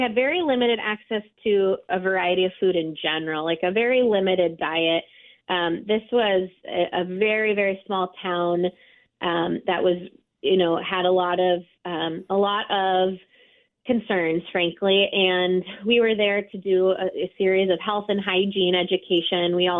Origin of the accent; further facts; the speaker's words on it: Portland, Oregon, United States; So my background, I was a fine art major. I'm from Portland, Oregon, and I knew that I wanted to do some traveling after college.